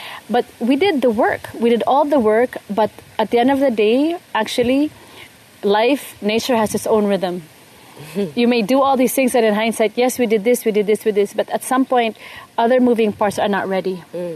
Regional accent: Philippines; to bring it back to my home country, and use all my experience to build a brand that's Filipino but world class.

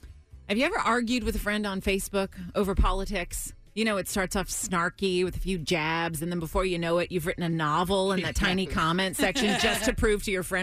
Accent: St. Petersburg, Florida, United States; Let's head to St. Petersburg, my hometown

